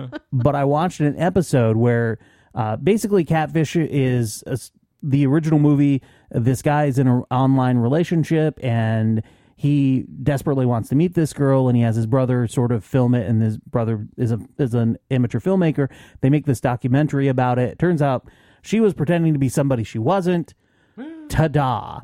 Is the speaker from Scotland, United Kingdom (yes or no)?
yes; Scotland, United Kingdom; I'm Scottish.